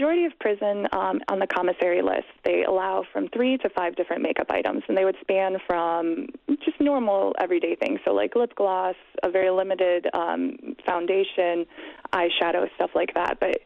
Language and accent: English; Chicago, Illinois, United States; I'm from Chicago, so I interviewed Deanne Benos, who's the founder of Women's Justice Initiative in Chicago